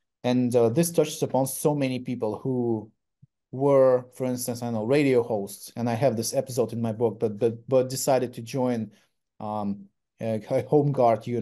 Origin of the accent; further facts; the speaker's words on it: Donetsk Oblast, Ukraine; English is a second language; I grew up in Eastern Ukraine, in Donbas, and my hometown is under Russian occupation right now.